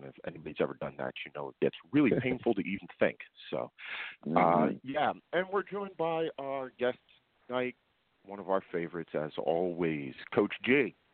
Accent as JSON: {"language": "English", "town": "Philadelphia", "region": "Pennsylvania", "country": "United States", "tie": "born or raised there", "said": "you know, I grew up in the Philadelphia area."}